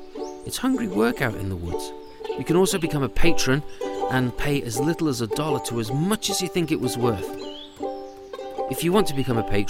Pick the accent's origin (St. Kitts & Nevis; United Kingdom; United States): United Kingdom; accent: British; Sometimes people make fun of my British accent, which, to be honest, is more mid-Atlantic than British these days.